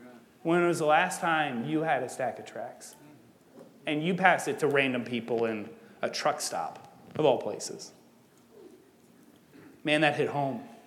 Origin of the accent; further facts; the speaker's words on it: Clyde, Ohio, United States; And I'm like, no, I'm actually from Ohio. And he's like, oh, cool, what city? I'm like, Clyde, hopefully you don't know that city at all.